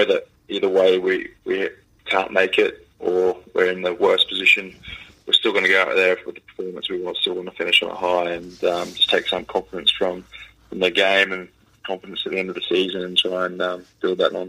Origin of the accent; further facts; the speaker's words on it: Australia; growing up in Australia, it was weird in a way